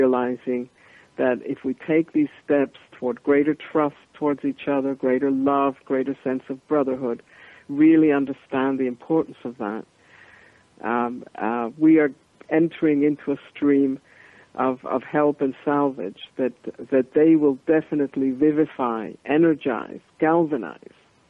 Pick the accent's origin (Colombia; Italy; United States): Colombia; because I was born and raised in Colombia, and I was very interested in that side of things